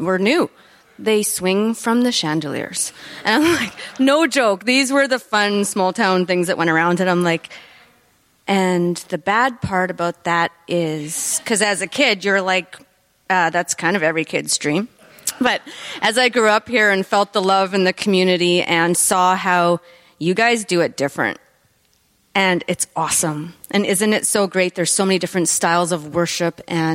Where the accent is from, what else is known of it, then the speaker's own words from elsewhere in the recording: Toronto, Ontario, Canada; now in United States; we came here from Toronto